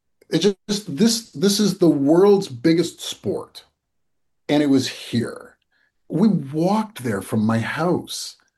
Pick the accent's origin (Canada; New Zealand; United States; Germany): Canada; I do think as Canadian fans, we need more chants.